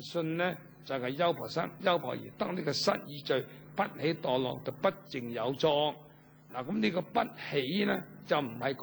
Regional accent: China; 所以佛经嗰啲文字啊，以及我哋中国人嗰啲古兰玛嗰啲文化咧，应该咧你稍微留心下咧，你学到好多中国人嘅文化嘅。

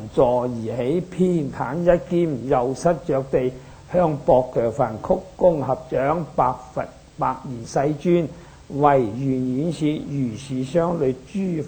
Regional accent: Guangdong, China; 嗱咁我係廣東人，標準廣東話就讀室利啦。

